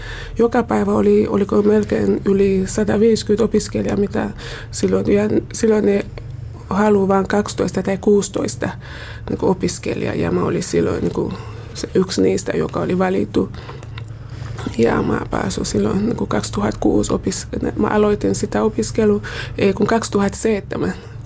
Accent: Cameroon; Finnish is a second language; moved away as an adult; now in Helsinki, Finland; ennen kuin mä tulin Suomeen, mulla oli mies ja yksi tytär. Nyt mulla on 5 lasta, eli paljon on tapahtunut. Ja mies ja tytär oli vielä silloin Kamerunissa

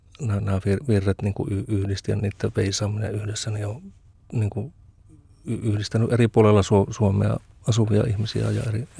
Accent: Suomussalmi, Kainuu, Finland; minä olen kotoisin Kainuusta Suomussalmelta ja sillä tavalla koti ei ollut mitenkään sillä niin kuin niin sanottu herännäiskoti, että tavallisia luterilaisia kristittyjä

